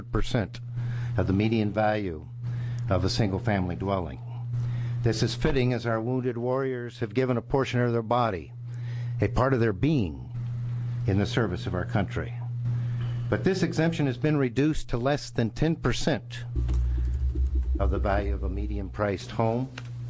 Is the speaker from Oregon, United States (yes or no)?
yes; Boring, Oregon, United States; I'm from Clackamas County also, from the community known as Boring.